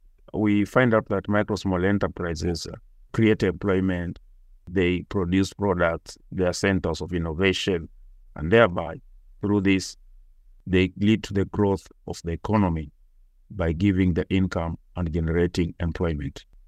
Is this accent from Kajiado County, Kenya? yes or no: no; Kisumu, Kisumu County, Kenya; born there; I was born in Kenya, a place called Kisumu. Kisumu is from the capital city of Kenya. Is a 1 hour flight, and it's found on the western part of Kenya.